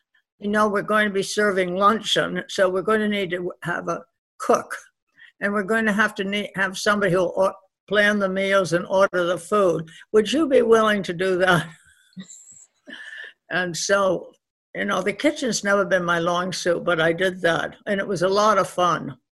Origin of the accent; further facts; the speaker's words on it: Massachusetts, United States; I grew up outside of Boston, and I went to the Newton Public Schools